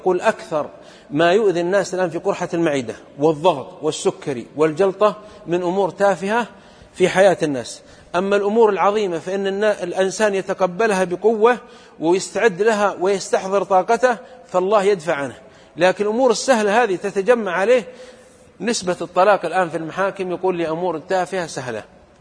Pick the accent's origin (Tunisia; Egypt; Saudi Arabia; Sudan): Saudi Arabia; في بلدة عندنا في السعودية